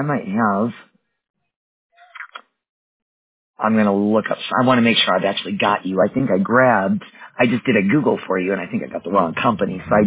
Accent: Wisconsin, United States; I got a wave hello from a Wisconsinite. I'm actually born and raised in Wisconsin.

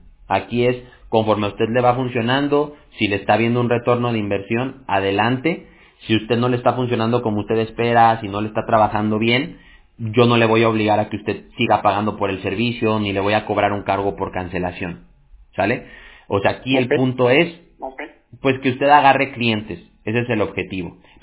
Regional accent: Mexico; como decimos en México, de donde yo soy

